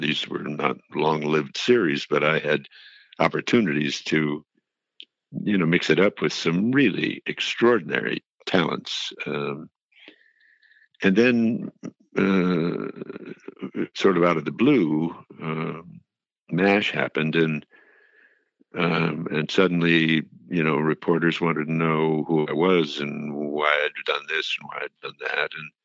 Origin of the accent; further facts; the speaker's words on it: West Hollywood, California, United States; I grew up in West Hollywood and thought that the Marine Corps